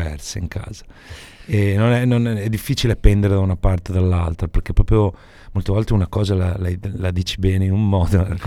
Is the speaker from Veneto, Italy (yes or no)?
yes; Veneto, Italy; Quindi in realtà mi sento un piede di qua, un piede di là. Ovviamente sono vissuto e cresciuto in Veneto, anche se col Molise ho veramente un rapporto vivo.